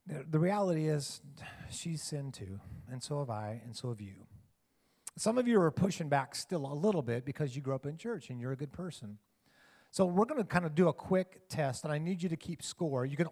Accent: Denver, Colorado, United States; I grew up in Denver, so I'm a Broncos fan.

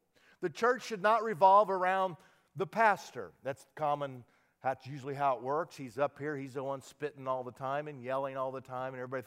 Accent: Wichita, Kansas, United States; I grew up in Wichita, Kansas, and they call you a Wichitan.

